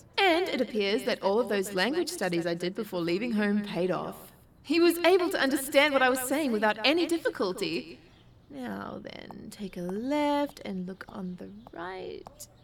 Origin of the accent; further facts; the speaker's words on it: Newfoundland and Labrador, Canada; I am from very far away. I come from Newfoundland.